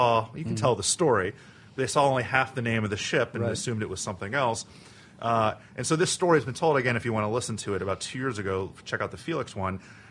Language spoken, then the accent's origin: English; Miami, Florida, United States; The listeners know I'm from Miami, mm-hmm.